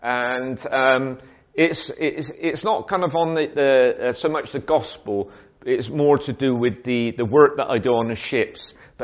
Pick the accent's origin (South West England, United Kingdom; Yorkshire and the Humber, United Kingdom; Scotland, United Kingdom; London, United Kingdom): South West England, United Kingdom; Bristol; the fact that I can't speak English properly because I come from South Bristol